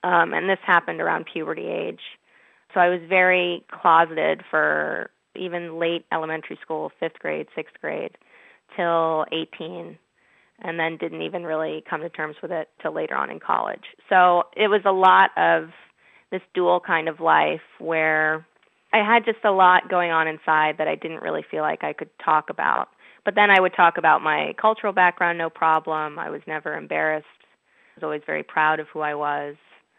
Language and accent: English; United States; I'm born and raised in the States, but my parents are originally from Iran, and they came to Boston and met here.